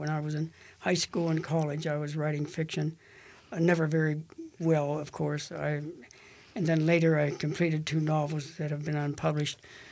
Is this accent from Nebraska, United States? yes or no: no; McKeesport, Pennsylvania, United States; I had a whole storehouse of memories from growing up in McKeesport gnawing at me, wanting to jump out of my head.